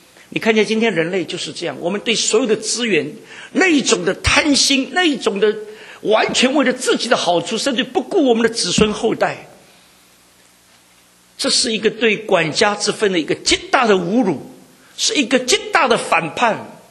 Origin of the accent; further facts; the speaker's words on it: China; 我们中国人对冠冕这个词其实现代比较少